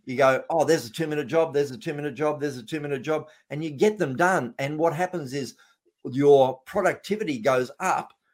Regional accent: Australia; I was being an Australian, and I was doing a seminar series

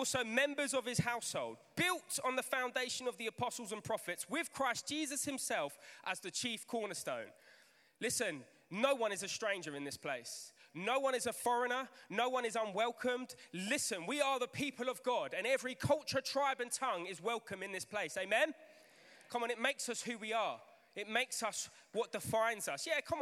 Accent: England, United Kingdom; growing up as a British lad, as an Englishman, some of you will know my story.

